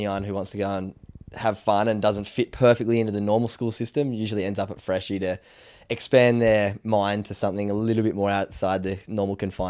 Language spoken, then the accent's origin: English; New South Wales, Australia; I grew up on the Northern Beaches too, just around the corner from where Till lives.